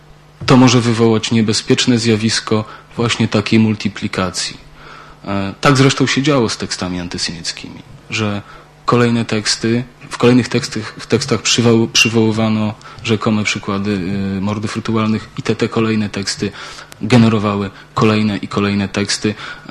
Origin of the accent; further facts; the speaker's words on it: Belarus; ja jako Białorusin